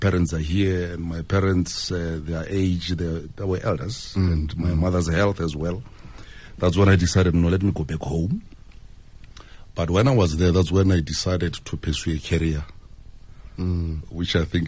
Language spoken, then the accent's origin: English; Mokopane, Limpopo, South Africa; I was born in Mokopane, in the township Makwelerin. But then I grew up at a village, just like most of us. We grew up in villages. So there's a village outside Mokopane town, which is about some few kilometers. It's called Ramaroma.